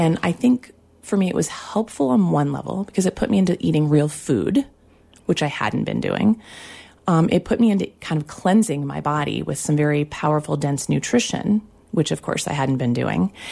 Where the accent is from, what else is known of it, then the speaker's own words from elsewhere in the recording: Kansas, United States; I was born and raised in Kansas, and my idea of a diet at that time was being kind of a latchkey kid.